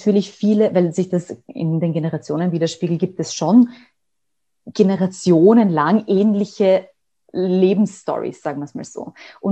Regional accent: Austria

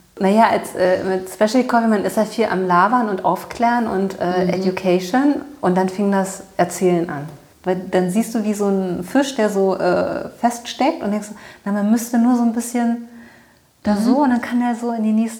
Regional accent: Berlin, Germany; mir als Teenager in West-Berlin

